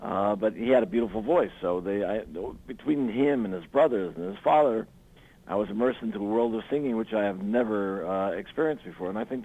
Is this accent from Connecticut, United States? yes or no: yes; New Haven, Connecticut, United States; born there; I was born in New Haven, Connecticut, to a family of...